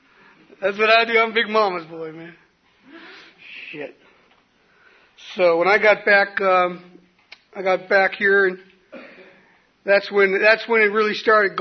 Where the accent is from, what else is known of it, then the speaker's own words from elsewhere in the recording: Santee, California, United States; And I'm thinking, man, I'm from Santee. You don't know nothing about strong.